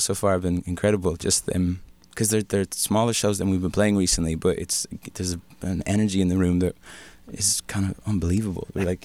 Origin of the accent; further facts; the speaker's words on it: Ireland; I'm a guy from Ireland, and the prospect of going to Texas was so alien to me.